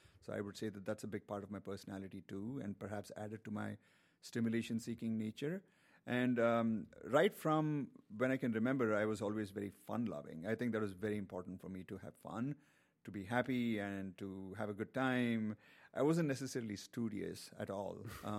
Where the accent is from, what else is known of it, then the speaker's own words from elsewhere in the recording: India; Growing up in India, all over India, because I, like I said, grew, you know, went to 7 different places by the time I was 18.